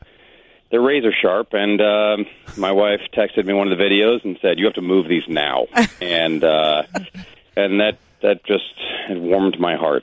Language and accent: English; Canada; I'm Canadian, so I'm allowed to say any of that.